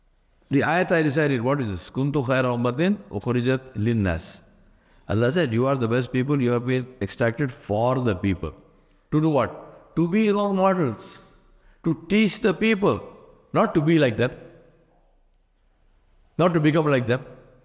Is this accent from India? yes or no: yes; India; Same thing in India, I am from India, same thing in India.